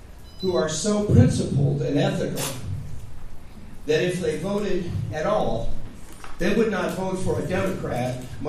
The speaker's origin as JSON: {"language": "English", "town": "Oklahoma City", "region": "Oklahoma", "country": "United States", "said": "I'm from Oklahoma City"}